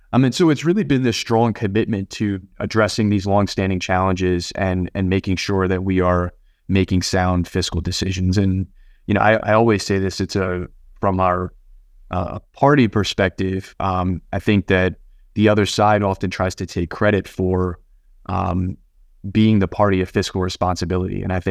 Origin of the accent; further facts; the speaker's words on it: New Haven, Connecticut, United States; I mean, I grew up in New Haven, between New Haven and West Haven. A lot of the folks in my community, you know, never owned a home.